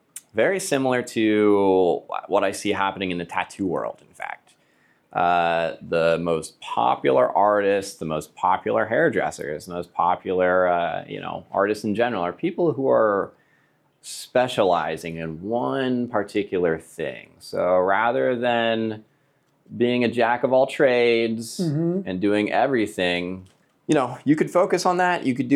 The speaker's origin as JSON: {"language": "English", "town": "Mahanoy City", "region": "Pennsylvania", "country": "United States", "tie": "born or raised there", "said": "I grew up in Mahanoy City."}